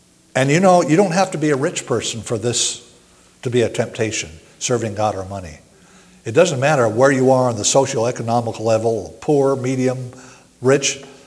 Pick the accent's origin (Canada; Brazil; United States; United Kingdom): United States; Hawaii; We were growing up in Hawaii.